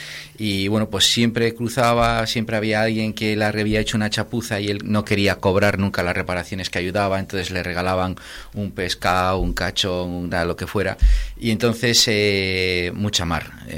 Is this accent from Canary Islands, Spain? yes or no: no; Santander, Cantabria, Spain; Mi infancia transcurre en Santander, entre la Santander. la calle Castilla y el barrio Pesquero, donde, bueno, allí estudio en el colegio, y ahí es donde me crío